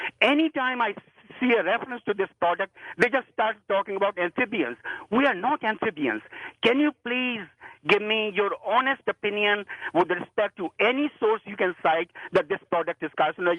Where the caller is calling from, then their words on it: British Columbia, Canada; I'm phoning from British Columbia